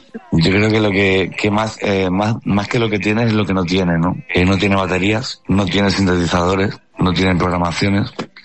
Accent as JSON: {"language": "Spanish", "region": "Region of Murcia", "country": "Spain", "lives_now": "Madrid, Spain", "said": "soy un poco canario o un poco latino, siendo de Murcia yo y viviendo en Madrid."}